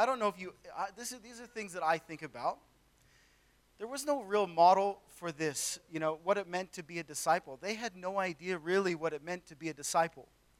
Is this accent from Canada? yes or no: yes; Canada; moved away as an adult; now in Australia; My wife and I are originally from Canada. We moved over here in 2005